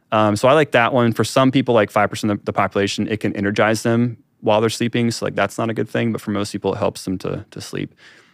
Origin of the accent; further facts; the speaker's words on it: Iowa, United States; I grew up in Iowa, so we call it supper.